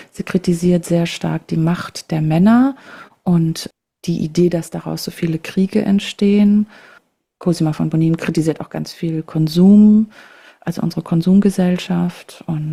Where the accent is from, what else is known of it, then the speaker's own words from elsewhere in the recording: Frankfurt, Hesse, Germany; Ja, in meiner Heimatstadt, es gibt auch immer schöne Dinge.